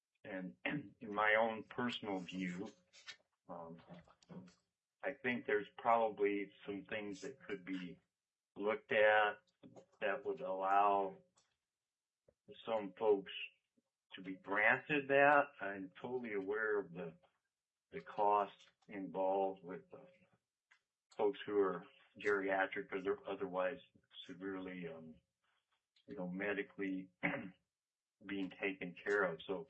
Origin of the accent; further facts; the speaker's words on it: Kenai, Alaska, United States; I'm calling from Kenai, where I've been a resident since 1971. I grew up here